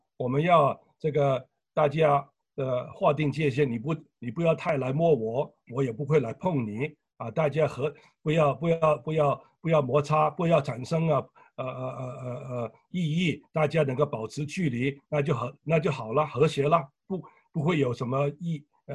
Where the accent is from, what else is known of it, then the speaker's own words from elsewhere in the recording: Hong Kong; 我是香港人，从香港不但是爱广东人，爱香港的